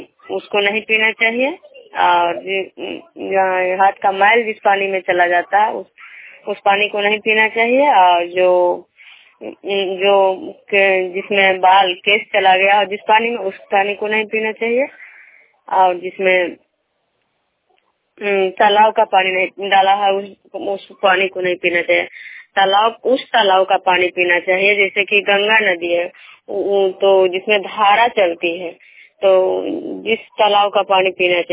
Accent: Vishnupur, Bihar, India; विष्णुपुर ग्राम खजरा पंचायत नालंदा जिला नगर निगम प्रखंड के निवासी हूँ।

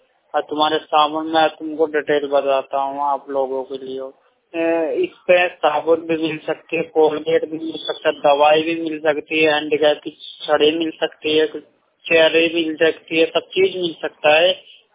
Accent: Meerut, Uttar Pradesh, India; मैं मेरठ से का रहने वाला हूँ।

